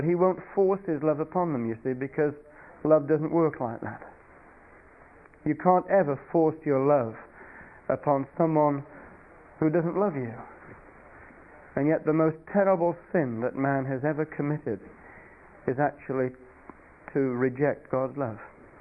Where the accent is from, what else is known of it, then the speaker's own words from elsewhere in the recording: England, United Kingdom; I apologize as an Englishman to the Scots who are here for our persecution of you in past times